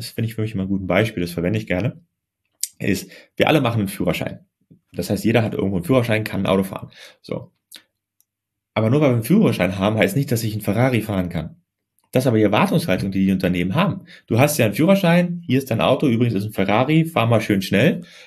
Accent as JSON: {"language": "German", "country": "Germany", "said": "ich komme ja aus Deutschland"}